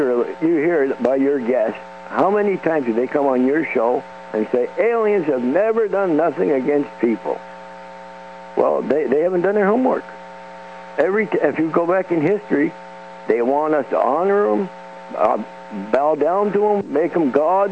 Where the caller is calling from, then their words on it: Quebec, Canada; from Quebec.